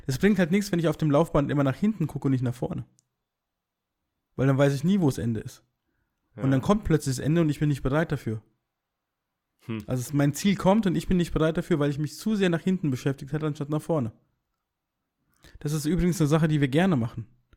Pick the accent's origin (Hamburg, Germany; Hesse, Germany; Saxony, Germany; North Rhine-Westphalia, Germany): Hesse, Germany; das ist wurscht, wie man bei uns in Hessen so schön sagt.